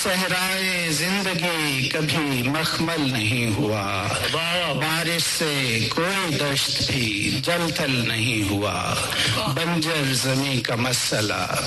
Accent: Sialkot, Punjab, Pakistan; born there; اور شہر سیالکوٹ, شہر اقبال سیالکوٹ پہ پیدا ہوا ہوں.

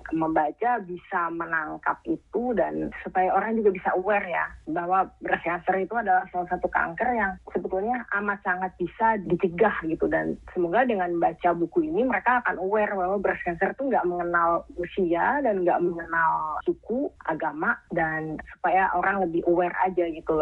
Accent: Indonesia; now in United States

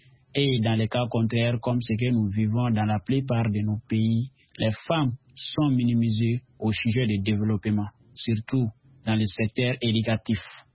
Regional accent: Mali; avec des ONG chez nous au Mali

